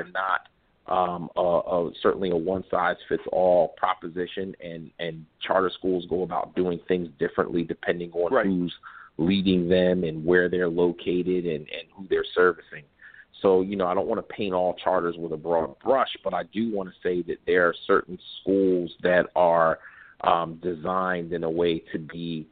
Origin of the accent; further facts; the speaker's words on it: Camden, New Jersey, United States; No, from Camden.